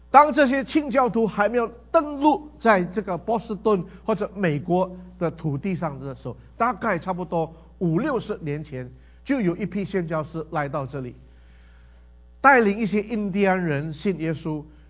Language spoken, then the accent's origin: Chinese; Indonesia; 我是在印尼成长的，